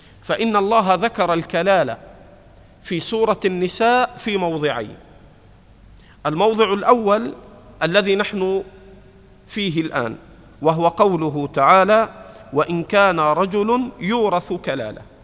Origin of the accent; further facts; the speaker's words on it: Egypt; لذلك إحنا عندنا في مصر تعبير الناس بيضحكوا بهذه اللفظة